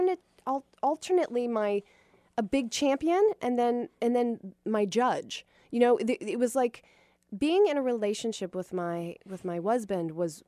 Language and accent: English; Dunwoody, Georgia, United States; I grew up in Dunwoody, Georgia.